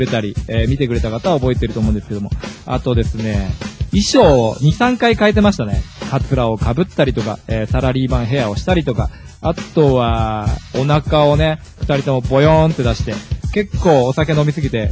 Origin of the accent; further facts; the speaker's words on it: Urawa, Saitama, Japan; 実は中学がですね、地元浦和市で隣の隣ぐらいでして